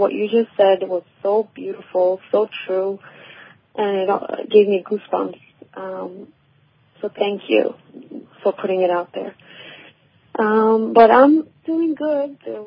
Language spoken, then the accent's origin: English; Tehran, Tehran Province, Iran; I was born in Iran, in Tehran, and I grew up, I didn't know any Iran before the revolution.